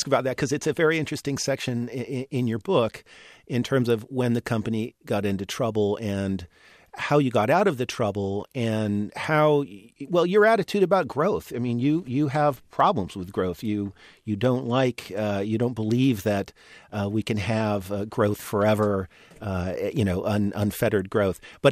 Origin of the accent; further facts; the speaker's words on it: Oregon, United States; And I grew up in Oregon, and, you know, we went up to the mountains, and Patagonia was pretty cool stuff.